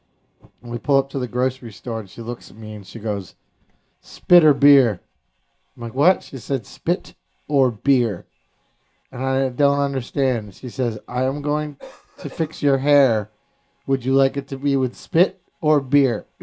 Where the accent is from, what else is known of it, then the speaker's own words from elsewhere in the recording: Meredith, New Hampshire, United States; I grew up in Meredith, like the Lakes region.